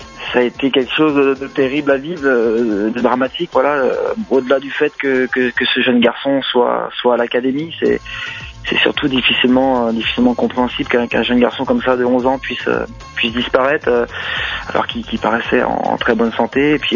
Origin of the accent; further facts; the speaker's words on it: Guingamp, Brittany, France; Bah oui, je suis natif de Guingamp. Après, mes parents habitaient à Ploumagoire